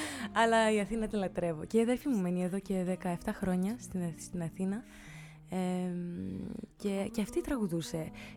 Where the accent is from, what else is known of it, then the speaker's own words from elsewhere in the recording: Île-de-France, France; Greek is a second language; Και γιατί εκεί στη Γαλλία, εκεί που μεγάλωσα, είναι μια πρόσθετη του Παρισιού